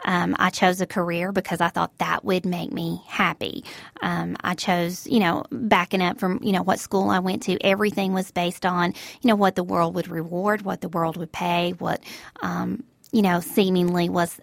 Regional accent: the South, United States; I grew up in the South, which many of you now know as you've heard my voice, in a Christian home

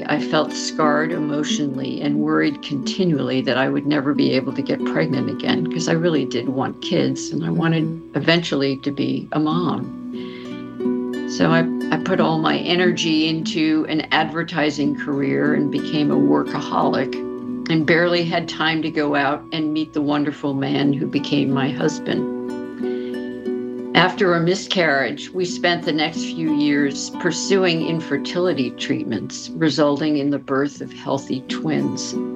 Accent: New York City, New York, United States; I grew up in New York City, and I looked forward to the day when I could run my life and do it my way.

